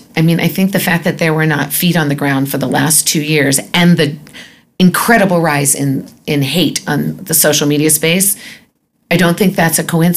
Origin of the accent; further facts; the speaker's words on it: Wichita, Kansas, United States; I grew up in Wichita, Kansas. There was no day school.